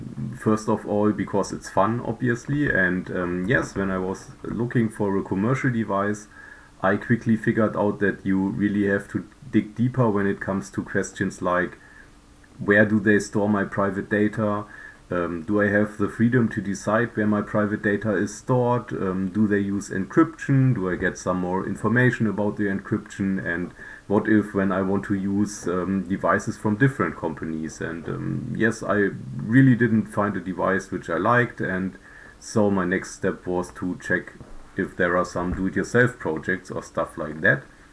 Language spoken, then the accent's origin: English; Cologne, North Rhine-Westphalia, Germany; English is a second language; I'm software developer from Cologne in Germany.